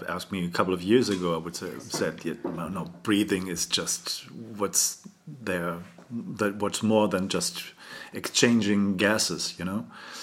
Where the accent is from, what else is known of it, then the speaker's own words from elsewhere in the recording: Germany; English is a second language; I'm originally from Germany, still living there.